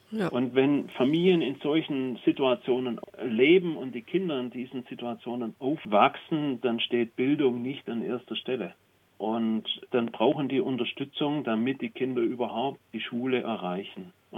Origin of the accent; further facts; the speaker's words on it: Chitriac, Satu Mare County, Romania; also bei uns in Chitriac ist ja weit weg, ein kleines Dorf, 40 Kilometer weg von der nächstgrößeren Stadt Satu Mare.